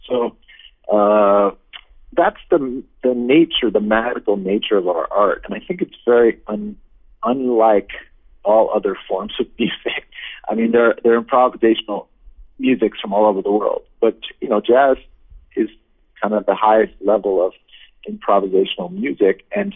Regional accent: Boston, Massachusetts, United States; now in New York, United States; And I know in my mind I'm a New Yorker, but there's a little part of my heart that still feels like I'm a Bostonian.

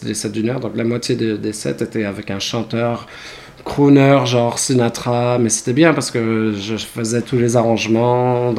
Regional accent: Croissy-sur-Seine, Île-de-France, France; moved away as an adult; now in United States; j'ai passé toute mon enfance, j'ai grandi à Croissy-sur-Seine, en banlieue ouest parisienne.

